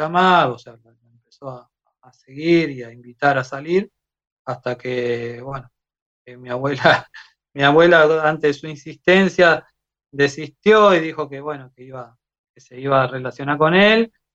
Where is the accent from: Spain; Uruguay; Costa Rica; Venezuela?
Uruguay; Yo soy uruguayo, sí. Yo soy uruguayo, mi abuela era argentina